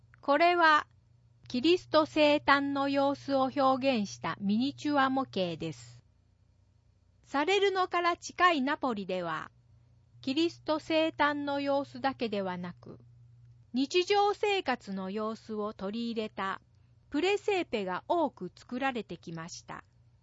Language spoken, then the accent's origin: Japanese; Apulia, Italy; Japanese is a second language; 私の地元プーリア州では、ひまわりの種を砕いて生地に練り込んだ丸いパン、タラッロを買いに行きます。